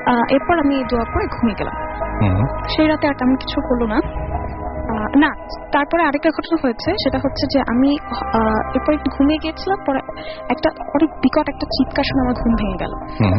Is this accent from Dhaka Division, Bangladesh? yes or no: yes; Dhaka, Dhaka Division, Bangladesh; আমি মিরপুর 10 থেকে এসেছি, আমি একজন স্টুডেন্ট।